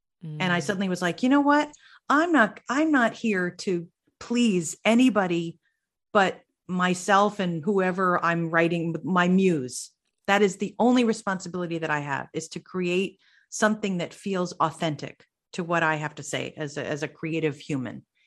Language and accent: English; New Jersey, United States; And after a while, I actually developed a Southern accent. And I am from New Jersey. So I do not come by a Southern accent, honestly.